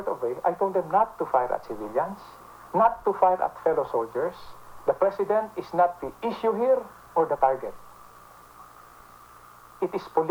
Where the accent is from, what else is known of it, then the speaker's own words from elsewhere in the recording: Philippines; you can try being a Filipino for maybe 1 week or 2 weeks, and then I'll give you a chance to say your piece again. And then that's the only time you can even start thinking and feeling like a Filipino